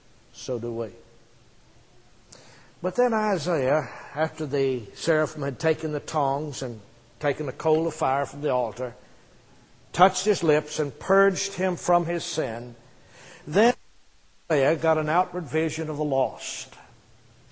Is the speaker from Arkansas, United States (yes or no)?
yes; Arkansas, United States; I grew up in Arkansas, and I lived there for most of my life.